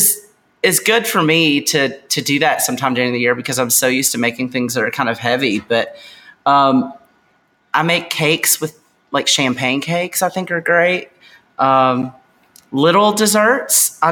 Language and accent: English; the South, United States; I'm from the South, so it's kind of a lot of my family lives in Georgia.